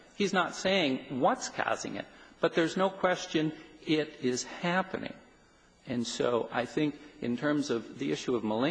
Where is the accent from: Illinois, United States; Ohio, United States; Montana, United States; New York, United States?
Montana, United States; I'm from Montana. It's like the traffic here. It drives me crazy. Why is that? I'm not used to it.